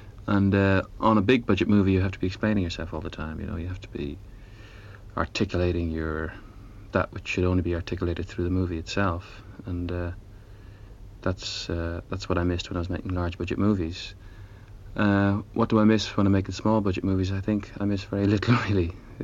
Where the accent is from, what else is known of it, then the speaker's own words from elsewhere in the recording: Ireland; Well, I'm Irish, and every Irish writer has a rather schizophrenic relationship with their homeland.